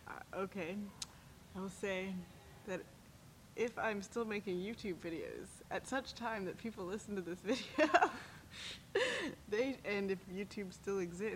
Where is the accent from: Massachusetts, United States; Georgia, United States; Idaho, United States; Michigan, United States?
Georgia, United States; Roswell; I would never say that I'm actually from the South as far as Roswell. My mom would always say that Roswell and the Atlanta area are exempt from being part of the South.